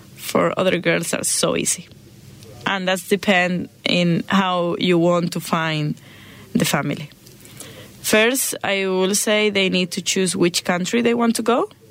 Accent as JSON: {"language": "English", "town": "Seville", "region": "Andalusia", "country": "Spain", "said": "I'm from Seville."}